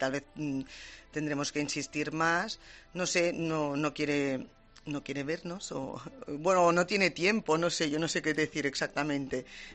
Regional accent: Spain; nosotros somos españoles, como hemos dicho muchas veces, estamos en las islas

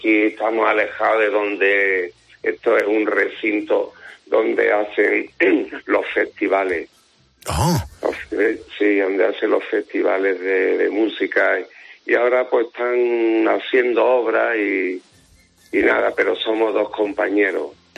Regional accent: Seville, Andalusia, Spain; Yo no soy de nacimiento, yo soy sevillano, ¿no?

